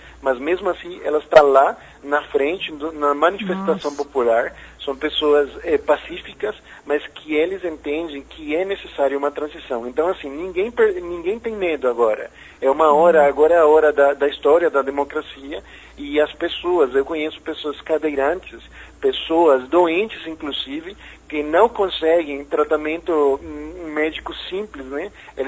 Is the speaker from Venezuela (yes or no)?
yes; Venezuela; Portuguese is a second language; E nós somos venezuelanos, e como venezuelanos nós queremos o bem para o nosso país